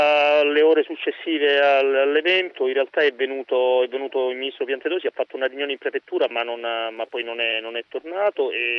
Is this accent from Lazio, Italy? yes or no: no; Crotone, Calabria, Italy; Io sono anche di Crotone, poi originario, un po' tipico del sud